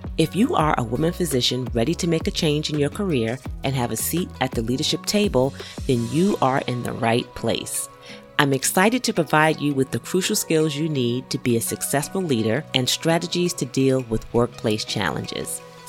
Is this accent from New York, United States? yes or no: yes; Brooklyn, New York, United States; because I'm also a Brooklynite. So I was born and raised in Brooklyn.